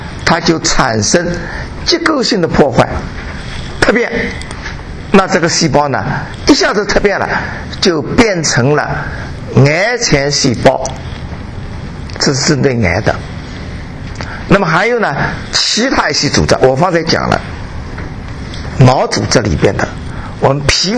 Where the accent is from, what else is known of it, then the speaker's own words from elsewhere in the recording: China; 那么我们中国人呢有一个优点，就是可以中西结合。